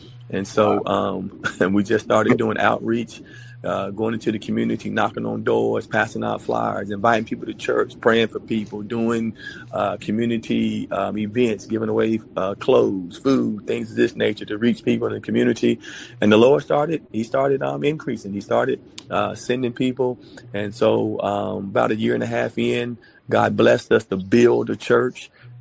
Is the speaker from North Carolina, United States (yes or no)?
yes; North Carolina, United States; And so I wasn't really too happy about going back to Alamance County, where I was fr